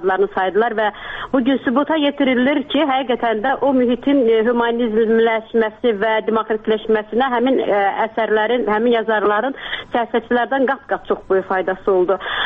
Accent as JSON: {"language": "Azerbaijani", "region": "Karabakh", "country": "Azerbaijan", "said": "Mən bir Qarabağdanam və bu acıları yaşamış, ikinci nəsil yaşamış bir insanam."}